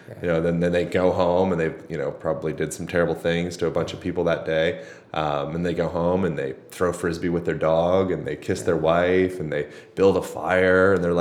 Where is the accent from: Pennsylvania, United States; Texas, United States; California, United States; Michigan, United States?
Pennsylvania, United States; Lancaster; Amish country, Lancaster, Pennsylvania.